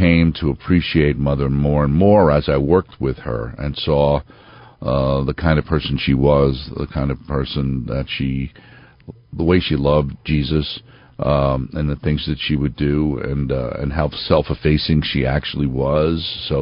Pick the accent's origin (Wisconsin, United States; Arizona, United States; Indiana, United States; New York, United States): New York, United States; I was Catholic. I was from New York.